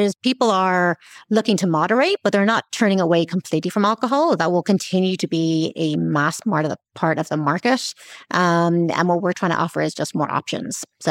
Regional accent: Ireland; now in New York, United States; I'm obviously Irish originally. I've been in the US and in that time always in New York for 16 years.

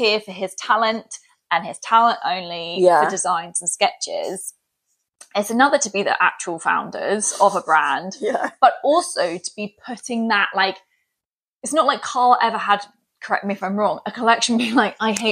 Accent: United Kingdom; There's not an excuse of like, we're British and, you know, maybe we're more forward thinking.

